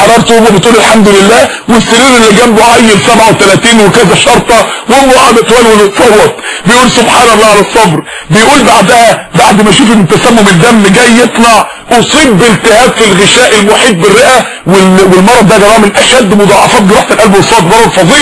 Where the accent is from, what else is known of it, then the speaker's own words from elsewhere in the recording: Mansoura, Dakahlia, Egypt; عندنا في المنصورة جالها سرطان فعلا بحقيقة